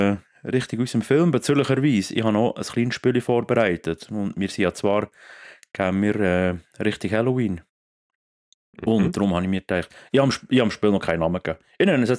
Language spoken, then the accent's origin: German; Meiringen, Bern, Switzerland; ich bin in Meiringen aufgewachsen.